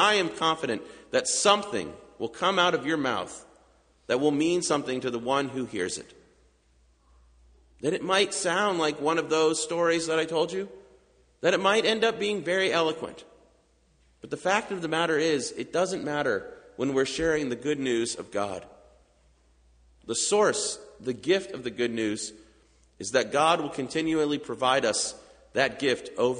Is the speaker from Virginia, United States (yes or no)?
no; Orlando, Florida, United States; I think back to the church that I grew up in outside Orlando.